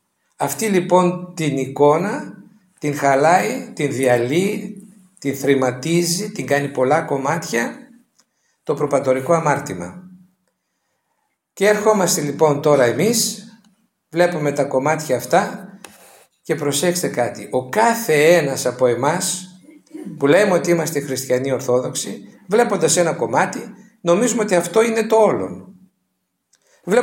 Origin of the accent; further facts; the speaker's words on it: Greece; born there; γεννηθήκαμε εδώ στην Ελλάδα και είμαστε χριστιανοί ορθόδοξοι.